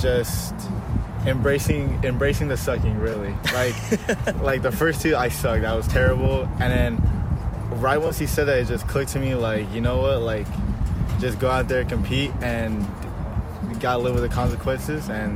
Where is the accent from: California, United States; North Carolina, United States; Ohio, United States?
California, United States; Los Angeles; I'm from California, Los Angeles. Like, we have no areas to do that.